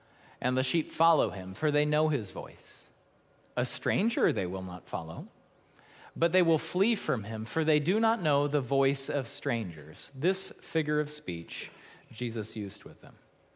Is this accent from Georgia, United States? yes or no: no; Baltimore, Maryland, United States; maybe I don't see the appeal because I grew up in Baltimore. I've seen enough crime for a lifetime.